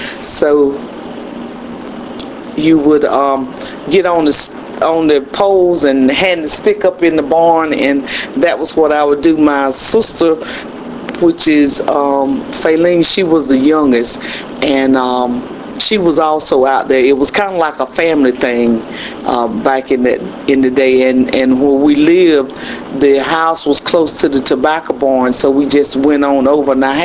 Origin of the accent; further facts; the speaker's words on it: Hookerton, North Carolina, United States; I was born and raised in Greene County. And the little town was called Hookerton, even though we were in the countryside